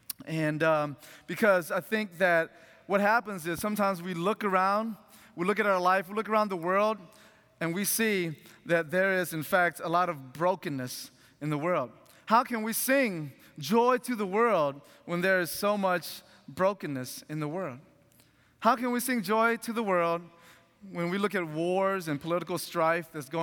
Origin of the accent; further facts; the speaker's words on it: Antioch, Tennessee, United States; As Pat mentioned, my family came to the U.S. over 30 years ago from Laos, but I grew up in Antioch, and so not too far from here.